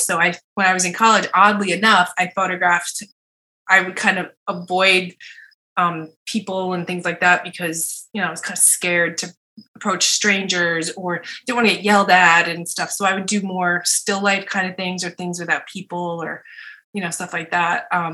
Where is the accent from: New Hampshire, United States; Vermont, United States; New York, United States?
Vermont, United States; Barre; Well, I was born in Vermont, in Barry, Vermont, which is below the capital, Montpelier. And I lived there until I was 12.